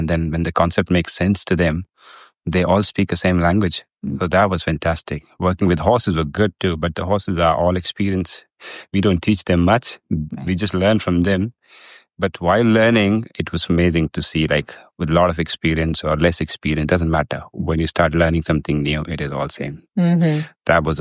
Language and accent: English; India; I'm from India and I've got no horse background.